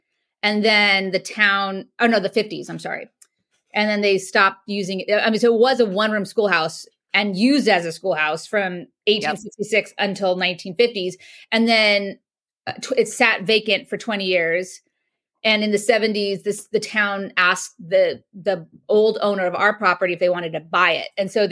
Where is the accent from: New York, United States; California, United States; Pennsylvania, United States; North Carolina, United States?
California, United States; Los Angeles; So we're from Los Angeles, and after we went to Maine, we decided we wanted to come back and discover more lakes.